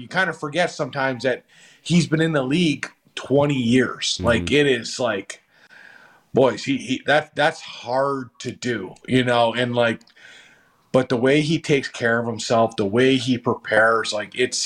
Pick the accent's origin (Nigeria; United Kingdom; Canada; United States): Canada; And, you know, being a Canadian kid, Sid being a Canadian kid, like you grew up idolizing Wayne Gretzky and Mario Lemieux.